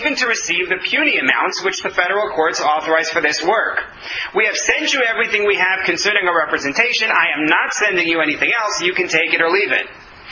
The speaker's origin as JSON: {"language": "English", "country": "United States", "said": "I was told it's because I'm an American, and therefore I find this normal."}